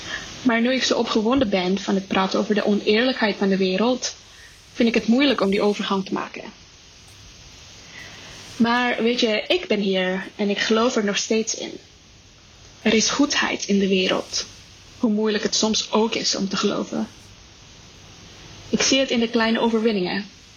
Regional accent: Indonesia; Ik ben opgegroeid in Indonesië en werd omringd door een andere kanon van geschiedenis.

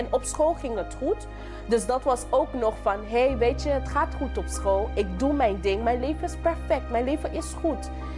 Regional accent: Sint Maarten; born or raised there; also born or lived in Curaçao; now in Netherlands

